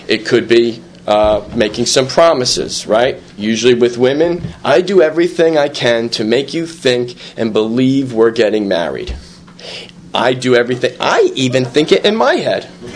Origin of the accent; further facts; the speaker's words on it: Brooklyn, New York, United States; I may remind you I'm from Flatbush, right?